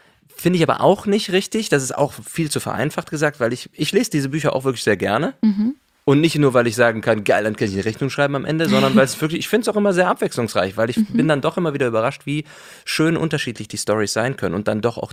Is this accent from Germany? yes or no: yes; Cologne, North Rhine-Westphalia, Germany; Ich bin ja auch Kölner